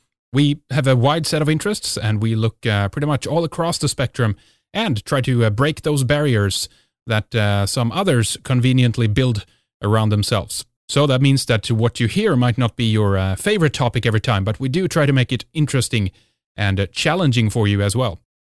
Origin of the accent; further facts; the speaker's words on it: Sweden; English is a second language; from Sweden.